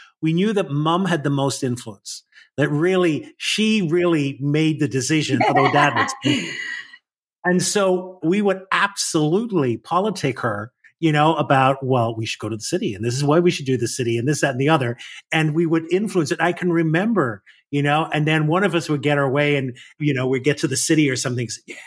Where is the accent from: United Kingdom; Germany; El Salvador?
United Kingdom; Northern Ireland; I grew up in Northern Ireland and politics were not a very positive thing either there.